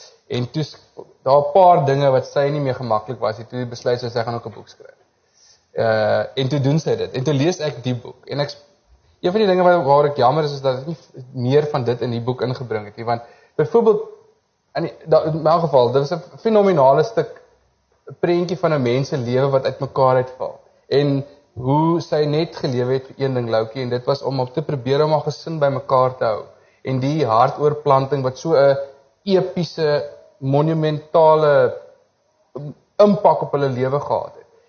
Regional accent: Cradock, Eastern Cape, South Africa; Ek is gebore in Kraddock, in die Karoo, waar ek groot geworden het, Laerskool.

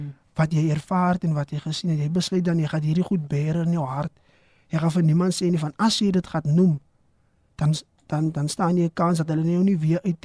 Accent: Western Cape, South Africa; soos ek groot geword het in Verhullepak, jy weet, en ek dink reg oor die Skaap, die Kaapse Skiereiland, is daar bende aktiwiteite

